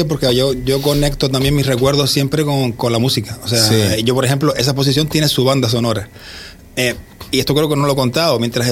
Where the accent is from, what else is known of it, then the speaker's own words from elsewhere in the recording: Gran Tarajal, Canary Islands, Spain; sobre todo en el municipio de Tuineje, que yo soy de Gran Tarajal